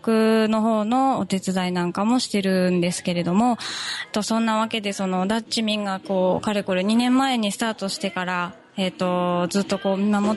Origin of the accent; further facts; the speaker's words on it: Germany; now in Japan; でもやっぱり実際十何年間もドイツに住んでて、まあドイツで育ったようなものですので、